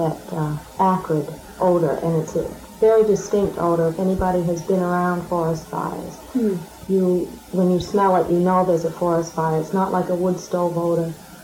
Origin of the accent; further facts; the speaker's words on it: Bangor, Maine, United States; born there; also born or lived in Bar Harbor; No, we moved from Bangor to Bar Harbor. We were born in Bangor, and my mother grew up in South Brewer.